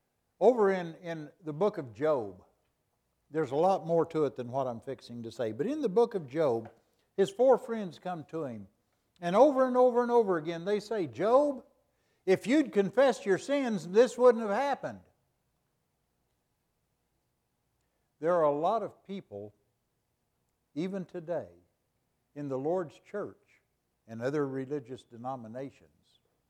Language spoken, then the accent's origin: English; Oklahoma, United States; also born or lived in Arkansas; Back in Arkansas, yeah, I grew up in Oklahoma and Arkansas. I grew up in Oklahoma. My grandparents lived in Arkansas.